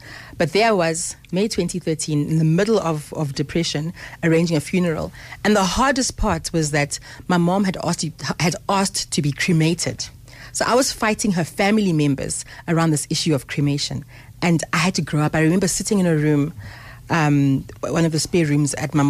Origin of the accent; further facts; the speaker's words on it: Harare, Zimbabwe; born there; So I was born in Harare in Zimbabwe in 1976. I'm 43 years old.